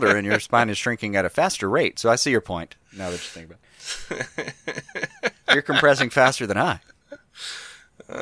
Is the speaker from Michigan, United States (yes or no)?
no; Alabama, United States; By the way, we're from Alabama, so